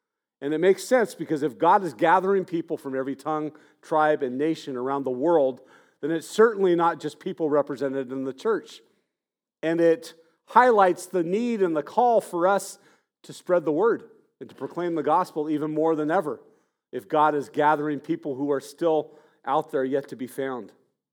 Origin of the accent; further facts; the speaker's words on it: Monrovia, California, United States; born there; I was born in Monrovia, but we seldom went there.